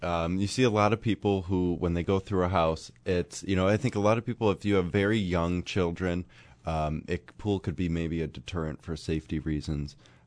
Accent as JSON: {"language": "English", "town": "Buffalo", "region": "New York", "country": "United States", "tie": "born or raised there", "said": "Growing up in the Elmwood Village and living in the city my whole life without air conditioning, I don't think it's that big of a deal. You know, and we live in Buffalo."}